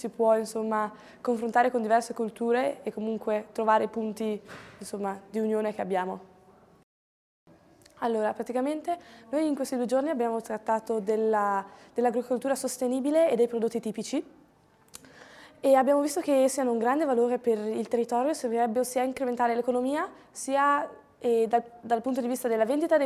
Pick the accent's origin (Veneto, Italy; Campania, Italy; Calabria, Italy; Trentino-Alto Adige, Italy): Trentino-Alto Adige, Italy; Rallo; vengo dalla Val di Non, da Rallo.